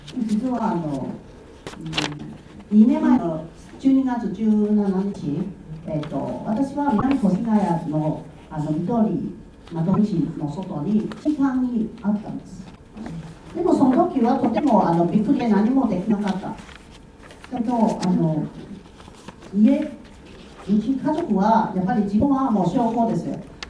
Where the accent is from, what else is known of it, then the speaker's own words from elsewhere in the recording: Hong Kong; Japanese is a second language; now in Japan; 私はあの香港で、生まれ育ちました